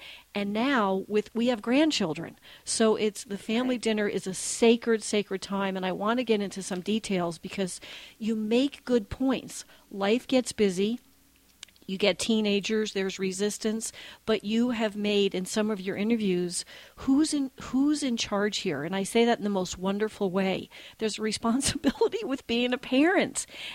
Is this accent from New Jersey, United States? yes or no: yes; New Jersey, United States; I'm from New Jersey. We did not stop pollution in the Hudson River by picking pieces of garbage out of the river.